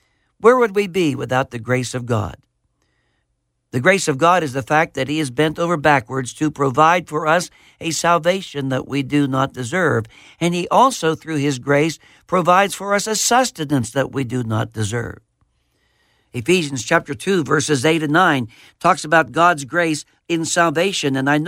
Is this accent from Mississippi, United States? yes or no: no; Pennsylvania, United States; I can recall my home pastor taught me over 50 years ago when I was growing up in Fayette County, Western Pennsylvania.